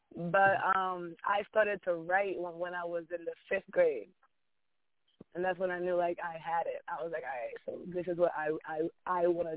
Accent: Delaware, United States; moved away as an adult; now in New York, United States; I was raised in Delaware.

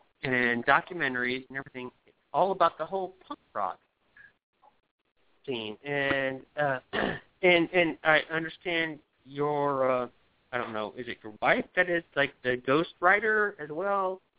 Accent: Kettering, Ohio, United States; We're from Dayton, Ohio, or Kettering, which is a shitty suburb of Dayton, Ohio.

